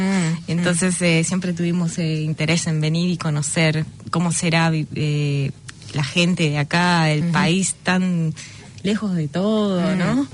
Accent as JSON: {"language": "Spanish", "region": "Buenos Aires", "country": "Argentina", "lives_now": "New Zealand", "said": "De Buenos Aires."}